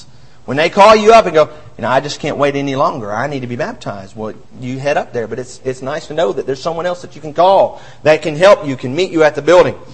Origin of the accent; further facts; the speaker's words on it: Alabama, United States; I grew up in North Alabama where there's about 20 or 30 in one county, about another 30 in another county, and 100 over in the next county.